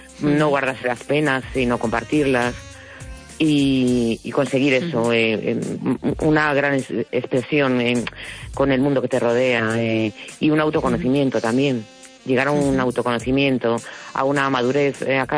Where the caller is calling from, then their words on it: A Coruña, Galicia, Spain; de La Coruña.